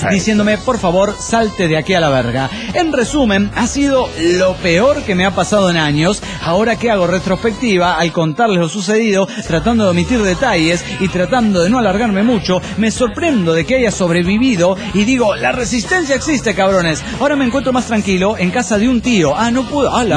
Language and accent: Spanish; Mexico City, Mexico; del DF mexicano.